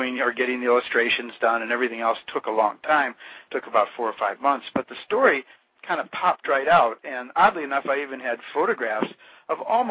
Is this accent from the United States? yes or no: no; Finland; it's because I'm from Finland, or my parents were